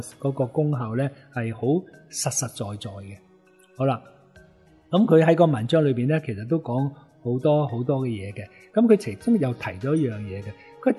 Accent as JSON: {"language": "Cantonese", "country": "Hong Kong", "said": "因为我哋香港人就系坐厕嘅，冇乜踎厕嘅"}